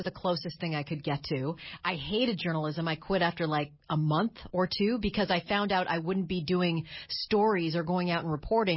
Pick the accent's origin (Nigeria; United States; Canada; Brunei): Canada; Toronto, Ontario; born there; That's a good question because I was born in Toronto, and Toronto is kind of Canada's version of New York City.